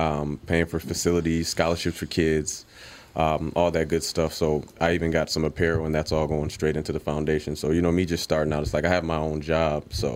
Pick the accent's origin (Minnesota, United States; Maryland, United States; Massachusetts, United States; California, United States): Minnesota, United States; St. Paul; So I already just kind of knew who I was growing up in St. Paul. So a lot slower, so it's real chill. But so when I got to North Minneapolis